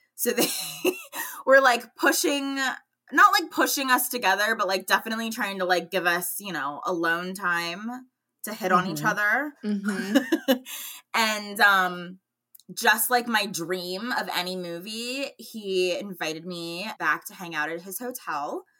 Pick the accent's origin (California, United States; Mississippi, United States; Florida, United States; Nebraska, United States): California, United States; I bought it at Ross in Pennsylvania, and I was like, I have to buy that because I'm from California.